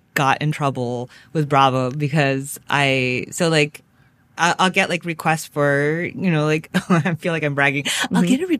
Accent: Tokyo, Japan; it's like just happens to be in my hometown, which is like, so I lived in like an area, Akasaka, Roppongi, which is like kind of like the bar district

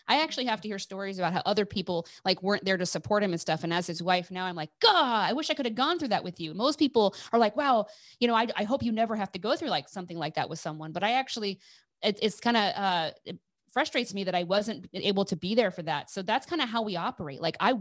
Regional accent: Eugene, Oregon, United States; By the way, I grew up in Eugene, just so you know, I'm from there.

